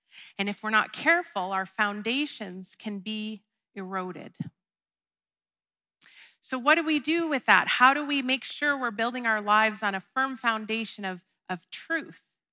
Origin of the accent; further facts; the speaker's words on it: United States; moved away; You guys know that I'm from the States